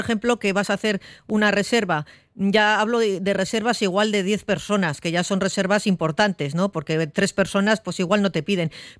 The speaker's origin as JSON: {"language": "Spanish", "town": "Bilbao", "region": "Basque Country", "country": "Spain", "said": "a nosotros como bilbaínos, como vizcaínos, nos da mucho orgullo"}